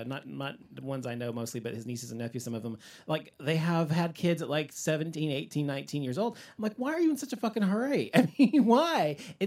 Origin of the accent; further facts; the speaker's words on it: Dallas, Texas, United States; Well, I grew up in Dallas and I have it.